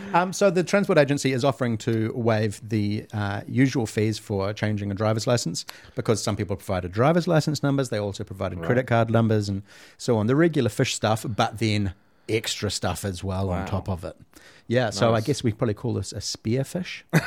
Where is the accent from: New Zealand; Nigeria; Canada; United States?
New Zealand; Even as a New Zealander, it wouldn't even be on my radar.